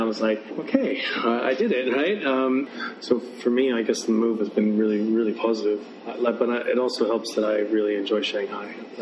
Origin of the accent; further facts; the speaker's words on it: Canada; also born or lived in London / Sydney; I'm Canadian originally, but I've worked kind of in London. Then I joined Sydney, Australia.